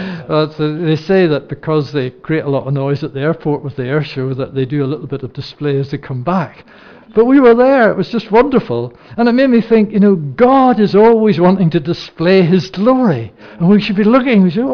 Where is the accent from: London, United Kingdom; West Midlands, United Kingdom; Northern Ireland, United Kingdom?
Northern Ireland, United Kingdom; I said, no, I'm not. I'm from Northern Ireland.